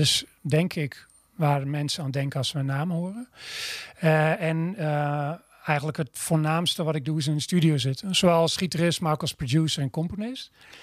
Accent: Dinxperlo, Gelderland, Netherlands; Ik ben opgegroeid in Dinxperlo.

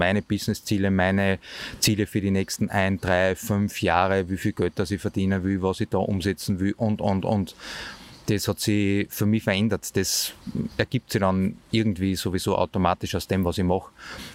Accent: Austria; born there; ich bin weiß, ich bin in Österreich geboren

